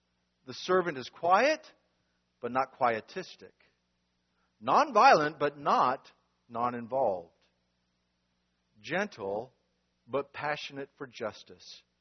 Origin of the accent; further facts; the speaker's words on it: North Carolina, United States; where we grew up in North Carolina, all over the place, right?